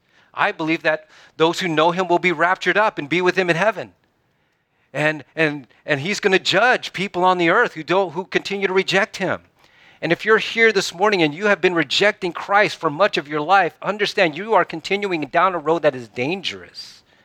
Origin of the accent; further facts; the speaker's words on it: Vallejo, California, United States; I grew up in Vallejo. It's not the greatest school system in the world.